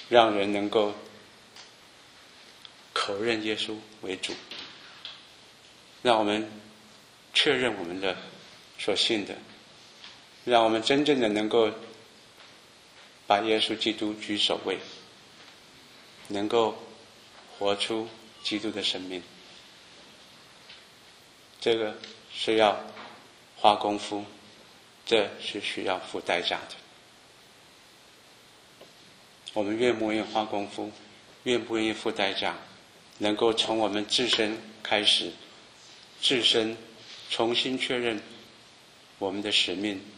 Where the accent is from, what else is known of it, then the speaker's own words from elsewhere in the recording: China; now in United States; 我们中国人住在美国，我经常想说我们是加倍的恩典，因为什么？不单单是美国的节我们过，中国的节我们也过